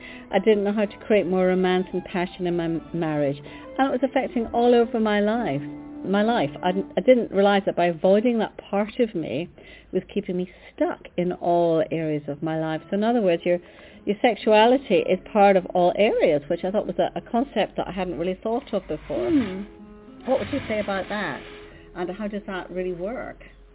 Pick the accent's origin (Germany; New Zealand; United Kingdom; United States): United Kingdom; Scotland; as I am a Scot with Irish background too.